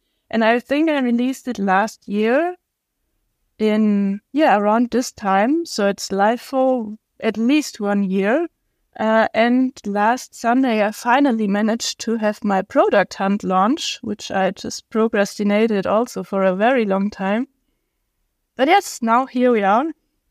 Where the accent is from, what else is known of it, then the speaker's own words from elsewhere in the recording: Stuttgart, Baden-Württemberg, Germany; So, I'm from Stuttgart, Germany